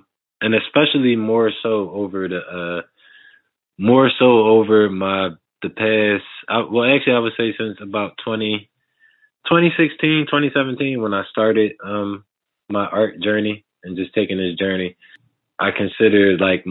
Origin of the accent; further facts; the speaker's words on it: Germantown, United States; just always seeing graffiti growing up in Germantown, seeing it in different places